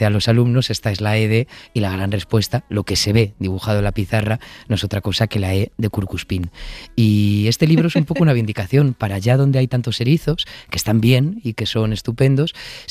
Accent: Madrid, Community of Madrid, Spain; Claro, y es que los de Madrid no tenemos acento, ¿no?

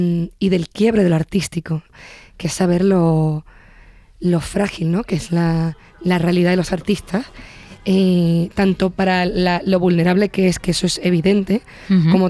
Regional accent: Los Llanos de Aridane, Canary Islands, Spain; que toqué en la Plaza de los Llanos de Aridane, en mi pueblo, frente a mi pueblo gratuitamente

